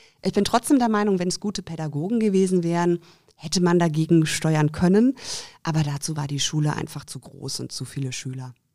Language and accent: German; Schweinfurt, Bavaria, Germany; Bei mir war es so, also Schweinfurt, wo ich herkomme, ist eine Kleinstadt